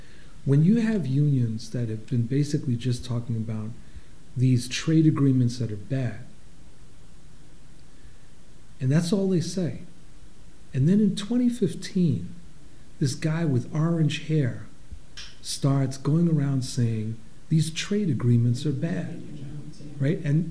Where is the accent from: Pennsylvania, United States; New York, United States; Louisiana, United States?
New York, United States; I grew up in New York. I learned about unions when I was knee-high to a duck, right?